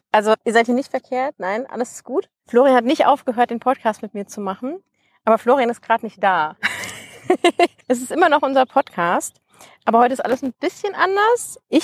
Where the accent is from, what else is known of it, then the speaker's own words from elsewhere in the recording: North Rhine-Westphalia, Germany; Und im Kreis Düren, wo ich herkomme, da liegt der Tagebau Inden und auch ein großer Teil des Tagebau Hambachs liegt in der Gemeinde Merzenich, die gehört zum Kreis Düren.